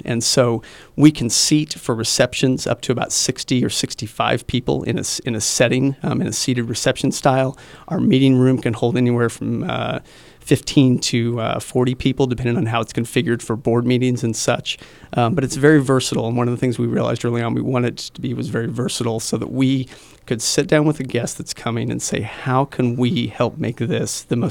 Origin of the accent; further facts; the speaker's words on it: Wichita, Kansas, United States; I came up here from Wichita to go to K-State and graduated in the early 90s